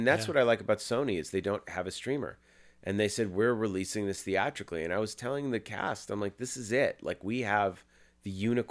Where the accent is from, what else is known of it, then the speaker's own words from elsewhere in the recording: Massachusetts, United States; when Jeff Rendell, my co-writer, and I were 12, growing up in Massachusetts, watching all of the slasher films, waiting for them to make a Thanksgiving movie.